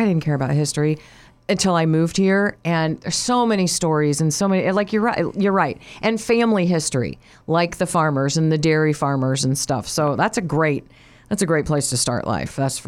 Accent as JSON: {"language": "English", "town": "Indianapolis", "region": "Indiana", "country": "United States", "tie": "born or raised there", "moved": "yes", "said": "My husband and I grew up in Indianapolis and moved here about, it's been like 25 years now, and I will never live in a big city again."}